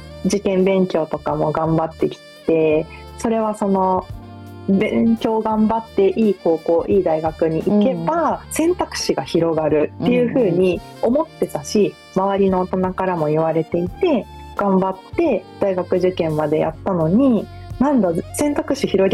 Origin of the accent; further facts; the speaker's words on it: Okinawa, Japan; なかなかちょっと希望するところが叶わずに地元に帰ったっていうのが